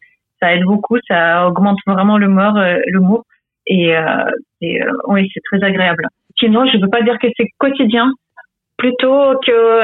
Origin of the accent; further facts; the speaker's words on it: Ukraine; French is a second language; now in France; Je viens d'Ukraine.